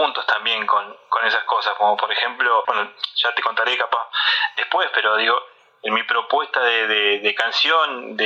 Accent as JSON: {"language": "Spanish", "region": "Paysandú", "country": "Uruguay", "tie": "born or raised there", "said": "Bueno, sí, yo soy nacido acá en Paysandú, soy oriundo de esta ciudad. Si bien he sido siempre un trotamundos, me siento identificado con muchos lugares de otras latitudes, pero sí, soy de Paysandú"}